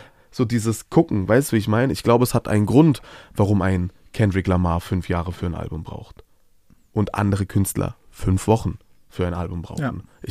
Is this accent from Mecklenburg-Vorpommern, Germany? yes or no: no; Baden-Württemberg, Germany; in meiner Heimat im Schwarzwald einfach eine Woche bei meinen Eltern